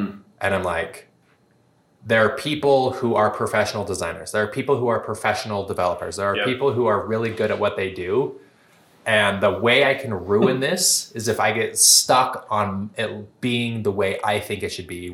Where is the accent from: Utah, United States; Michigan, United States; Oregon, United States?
Utah, United States; Yeah, so I grew up here in Utah and was a part of Vivint Smart Home